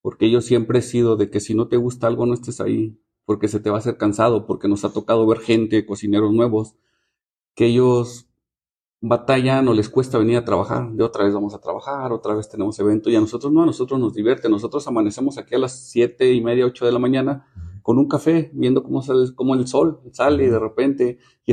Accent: Mexico City, Mexico; Nosotros los dos justamente somos del DF. Y nosotros vivir aquí es una vida más relajada, es una vida del campo, o sea, es totalmente diferente.

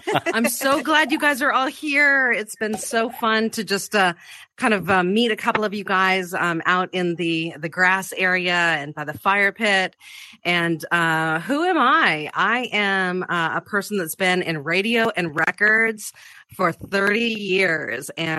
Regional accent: Montana, United States; Music was important to me in growing up in Montana.

